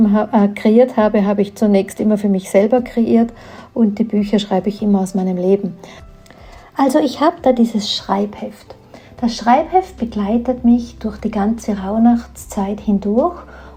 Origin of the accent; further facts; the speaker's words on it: Tyrol, Austria; Also hinhören, sagt man losen bei uns in Tirol.